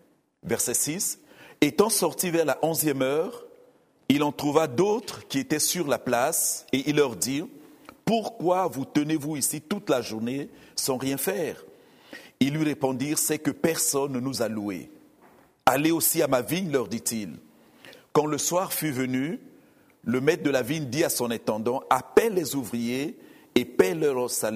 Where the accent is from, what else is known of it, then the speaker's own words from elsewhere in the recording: DR Congo; moi je ne suis pas vénézuélien, je viens du Congo, ça fait une semaine que je suis là